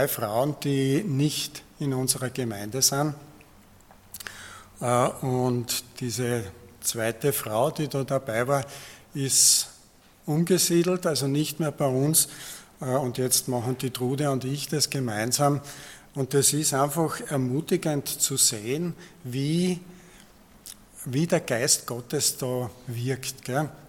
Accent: Zeltweg, Styria, Austria; wie es bei uns zu Hause, also in dem Fall jetzt Zeltweg, ausschaut.

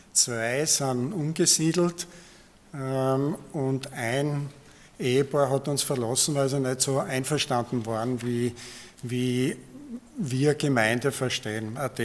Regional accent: Zeltweg, Styria, Austria; wie es bei uns zu Hause, also in dem Fall jetzt Zeltweg, ausschaut.

